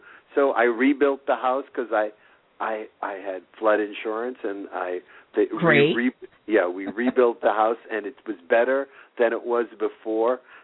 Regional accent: Boston, Massachusetts, United States; moved away as an adult; now in New York, United States; When I was raised in Boston, but I moved. I say when I graduated college, I threw my cap in the ground on the air. By the time it hit the ground, I was living in New York.

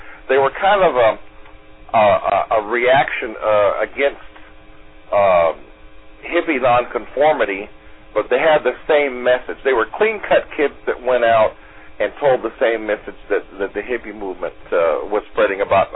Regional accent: California, United States; moved away; also born or lived in Florida / New York; I grew up mostly in California, and in the '60s and '70s, and. Actually, we left in the '60s and moved to Florida, then to New York

